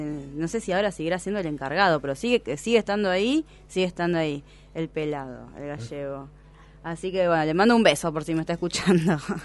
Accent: Buenos Aires, Argentina; yo soy de Buenos Aires mucho tiempo, desde mi adolescencia, no voy a decir infancia, pero bueno, adolescencia y qué sé yo, sí, las pasé por las calles de San Telmo, por la pizzería U.

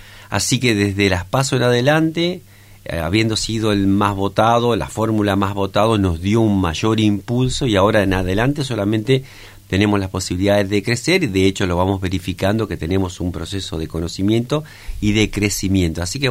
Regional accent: Paraná, Entre Ríos, Argentina; Yo nací y me crié en Paraná, y bueno, siempre viví acá en Entre Ríos.

